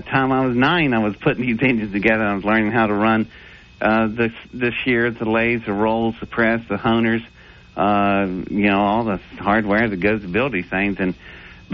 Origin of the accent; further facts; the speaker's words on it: Welch, West Virginia, United States; born there; And my dad was a coal miner in West Virginia, and I was born in Welch, West Virginia.